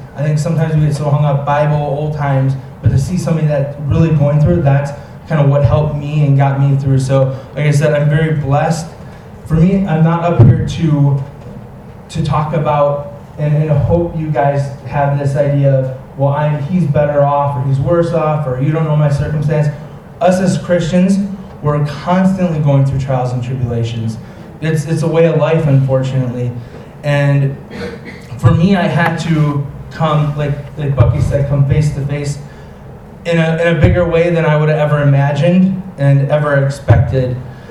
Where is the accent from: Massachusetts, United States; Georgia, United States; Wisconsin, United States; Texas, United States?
Wisconsin, United States; I'm from Wisconsin, so I travel